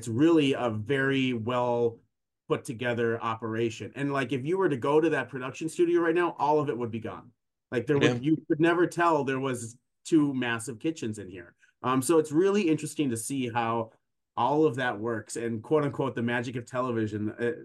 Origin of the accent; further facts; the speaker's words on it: Minnesota, United States; No, I'm from Minnesota.